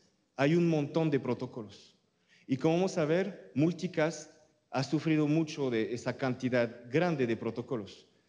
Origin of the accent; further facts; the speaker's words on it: France; Spanish is a second language; soy francés